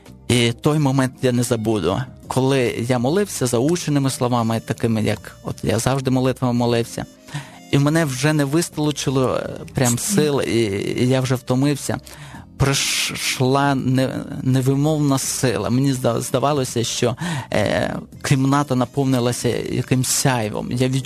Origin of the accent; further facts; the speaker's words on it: Stepan, Rivne Oblast, Ukraine; Я уявляв, що я приїду до себе в Степань, бо я з СМТ Степань на Рівненщині, туди в селище